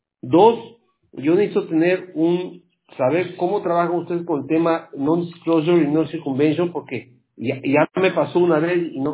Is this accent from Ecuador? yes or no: yes; Ecuador; yo soy ecuatoriano